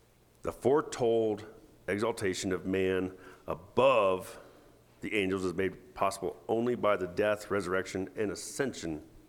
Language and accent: English; Pagosa Springs, Colorado, United States; I sat and gazed at them growing up in Pagosa Springs as long as I can remember.